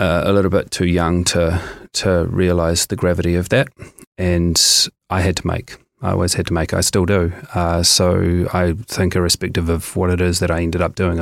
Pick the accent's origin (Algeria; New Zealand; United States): New Zealand; Dunedin, Otago; I grew up here in Dunedin with the limited opportunities that you have here